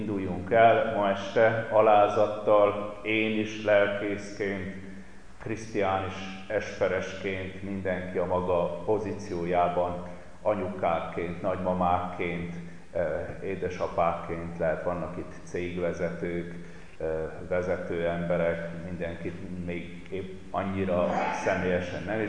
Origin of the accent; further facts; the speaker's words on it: Szárazd, Tolna, Hungary; Volt már alkalom, amikor innen Mandabokorból haza Szárazdra 3 óra alatt hazajutottam.